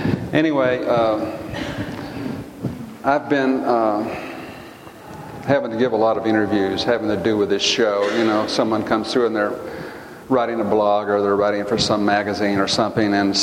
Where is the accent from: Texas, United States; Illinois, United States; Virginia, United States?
Texas, United States; Granbury; growing up in Granbury, being an artist kind of wasn't on your horizon, you know